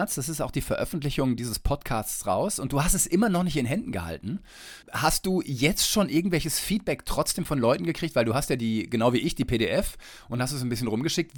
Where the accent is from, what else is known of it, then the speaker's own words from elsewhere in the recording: Detmold, North Rhine-Westphalia, Germany; Also ich bin ursprünglich aus Detmold, das ist Teutoburger Wald.